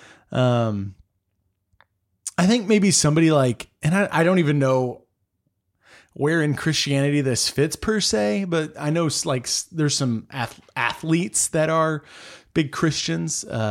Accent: Texas, United States; I would not be able to anyway, you know, because I'm a Texan.

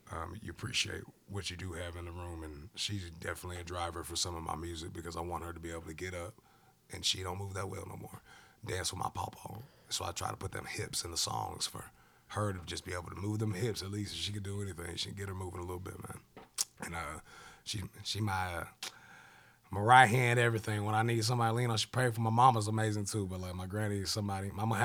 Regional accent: Cumby, Texas, United States; Bro, I'm from Cumby, Texas.

